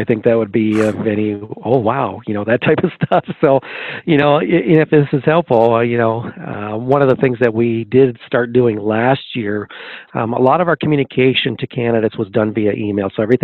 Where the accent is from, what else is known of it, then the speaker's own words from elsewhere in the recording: Michigan, United States; very low humidity, which means very few mosquitoes, which I love growing up in Michigan.